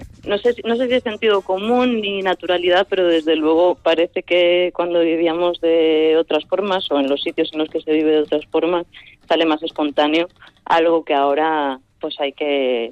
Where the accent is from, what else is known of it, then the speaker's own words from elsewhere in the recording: Seville, Andalusia, Spain; moved away as an adult; yo me crié en una escalera en la que cooperábamos bastante unos con otros. Yo soy sevillana. Ajá. Y me crié allí, vamos, estuve allí hasta los 18 años.